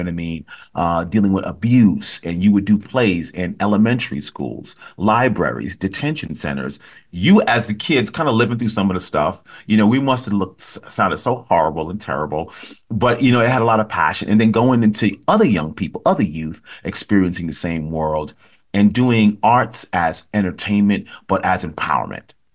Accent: Bronx, New York, United States; I'm from the Bronx. There's no entertainment in my space.

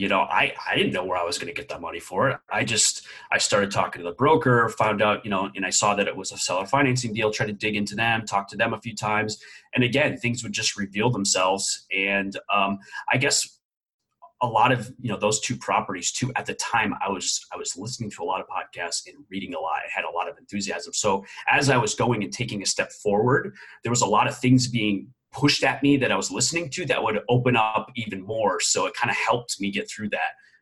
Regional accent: New Hampshire, United States; Of course, I grew up in New Hampshire, so there's a lot of outdoor activity.

